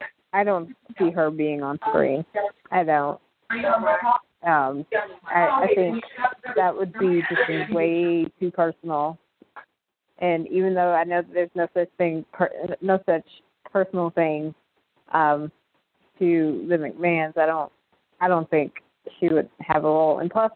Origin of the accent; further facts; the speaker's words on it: Nashville, Tennessee, United States; Well, I am from Nashville